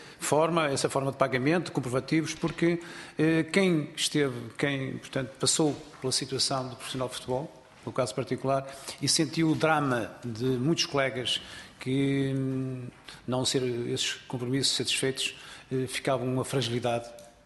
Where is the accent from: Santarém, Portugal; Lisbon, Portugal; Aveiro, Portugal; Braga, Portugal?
Aveiro, Portugal; Santa Maria da Feira; eu sou de Santa Maria da Feira do Feirense